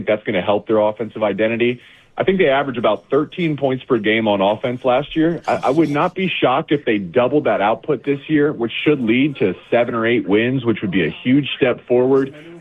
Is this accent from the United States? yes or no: yes; Columbus, Ohio, United States; I grew up in Columbus, Ohio. I know I played at Michigan.